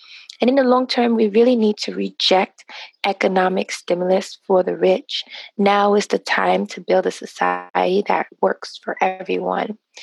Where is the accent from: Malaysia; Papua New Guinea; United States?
United States; Brooklyn, New York; I am 31 years old. I was born and raised here in Brooklyn and in Crown Heights, and I actually still live in the same apartment I grew up in. I come from Haitian American parents.